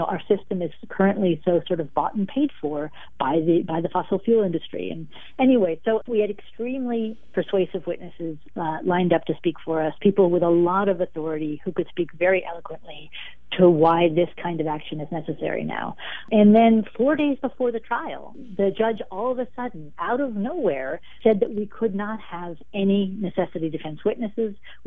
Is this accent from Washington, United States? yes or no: yes; Seattle, Washington, United States; Because, you know, I'm a poet from Seattle.